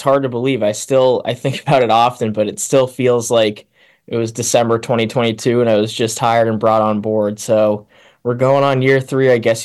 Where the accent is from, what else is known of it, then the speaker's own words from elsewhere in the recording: Boston, Massachusetts, United States; Yeah, so I grew up in the Boston area.